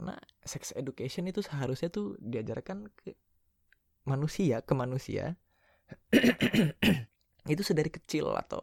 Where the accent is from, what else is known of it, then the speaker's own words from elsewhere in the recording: Indonesia; kita kan Melayu gitu. Itu disatukan karena kita tuh Indonesia, bukan karena kita beda warna kulit atau apa gitu, tapi kita bersatu karena kita adalah Indonesia.